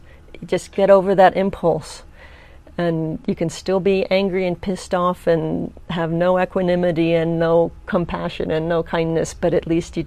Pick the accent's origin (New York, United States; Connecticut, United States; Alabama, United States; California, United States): California, United States; Palo Alto; I grew up in Palo Alto, and the area near where we live hasn't changed that much.